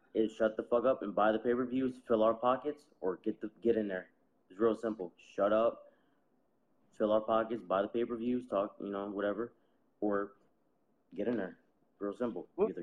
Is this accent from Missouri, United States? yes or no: no; Camden, New Jersey, United States; Camden, yeah.